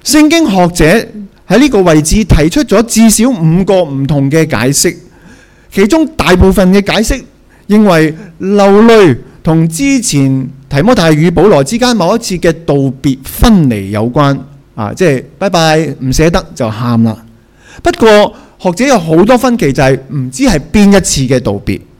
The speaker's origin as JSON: {"language": "Cantonese", "country": "Hong Kong", "said": "过去咧我哋以为只要我哋香港人吓默默耕耘，我哋就会揾到工作"}